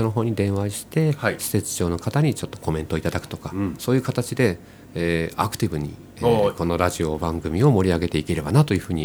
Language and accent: Japanese; Sapporo, Hokkaido, Japan; also born or lived in Kitami; 私は札幌で主に育ちましたけど、はい、生まれが北見なので